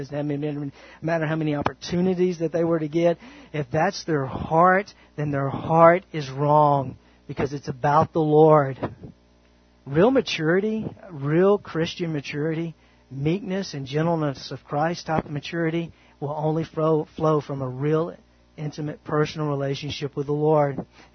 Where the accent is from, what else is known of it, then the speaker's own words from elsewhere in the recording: United States; born there; And don't get me wrong, praise God, I was born in America.